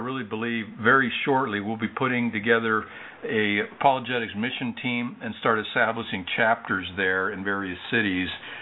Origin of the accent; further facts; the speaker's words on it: United States; I'm so humbled that I come from America, a place of privilege